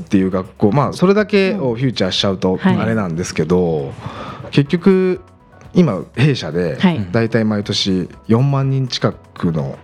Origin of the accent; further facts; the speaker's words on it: Gifu, Japan; 僕も岐阜出身ですけれども、